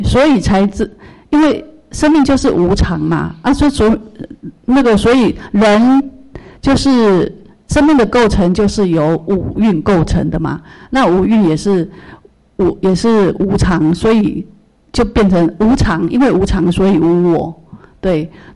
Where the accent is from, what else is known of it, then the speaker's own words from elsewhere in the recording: China; 然后像我们中国人习惯就是一个字一个字一定要明白它的意思嘛